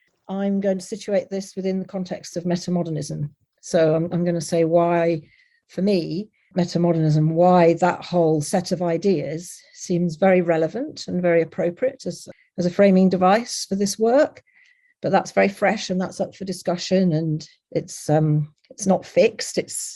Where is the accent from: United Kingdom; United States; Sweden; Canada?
United Kingdom; Leicester, East Midlands; But then I grew up in Leicester, and in my school, rubbed up against the multi-ethnic aspects of the city.